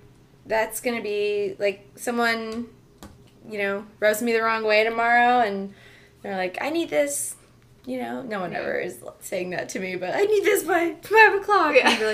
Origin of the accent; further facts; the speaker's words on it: Huntington, West Virginia, United States; my experience growing up in Huntington was surprisingly